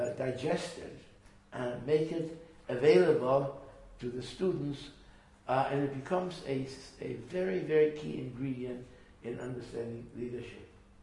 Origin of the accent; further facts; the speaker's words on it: Germany; born there; first language German; English is a second language; also born or lived in Latin America; So, I was born in Germany. I spent a lot of my life in Latin America, German being my first language, Spanish my second, and English my third, and French my third.